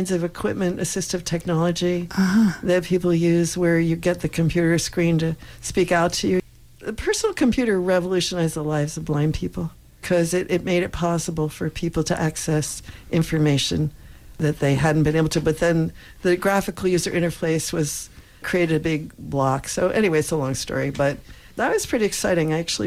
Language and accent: English; United States; No, because America is my home. I am American.